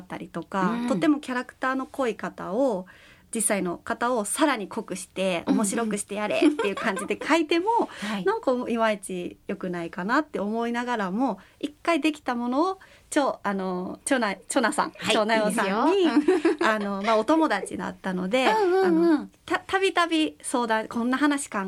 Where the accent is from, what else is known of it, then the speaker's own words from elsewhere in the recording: Kobe, Hyogo, Japan; あの私もともと神戸生まれ、神戸育ちでずっと神戸にいるんですけど